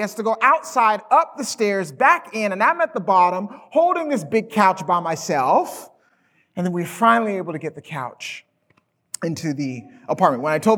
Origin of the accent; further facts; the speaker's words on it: Alabama, United States; also born or lived in Canada; now in Dallas, United States; as my good friend AJ has mentioned, I am from Dallas, Texas. Actually, I'm from Canada originally. I call myself a Canadabamian. Because I was born in Canada, but I grew up in Alabama